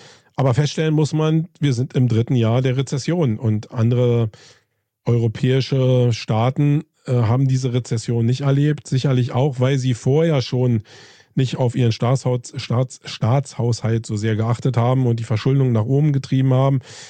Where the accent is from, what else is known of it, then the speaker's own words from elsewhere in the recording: Germany; Und ich glaube, da sind wir Deutsche wirklich Spitzenreiter.